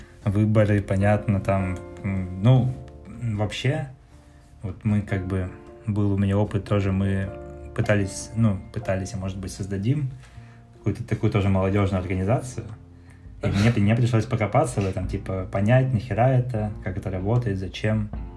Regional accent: Khakassia, Russia; я из Хакасии, то есть это еще это меньше, это та же культура

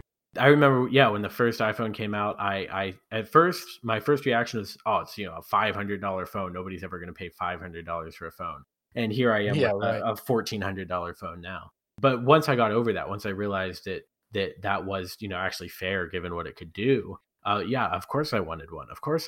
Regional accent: United States; I mean, I'm an American. I like my freedom

